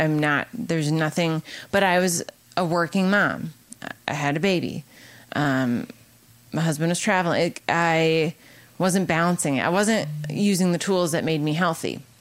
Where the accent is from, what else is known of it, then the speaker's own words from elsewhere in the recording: Wisconsin, United States; I grew up in Wisconsin, small town.